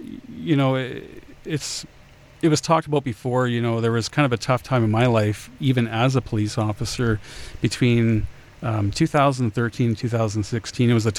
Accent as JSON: {"language": "English", "region": "Ontario", "country": "Canada", "tie": "born or raised there", "moved": "as an adult", "said": "I was raised in Ontario. My family is residing in the Saugeen First Nation, number 29. It's a Ojibwe reserve just north of Toronto. Really nice area, right along the Huron Lakes."}